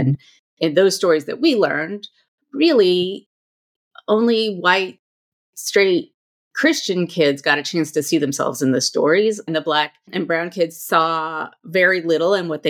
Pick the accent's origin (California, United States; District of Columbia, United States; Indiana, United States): California, United States; And I have to say, I grew up in California in the 1980s, and those are the stories I got.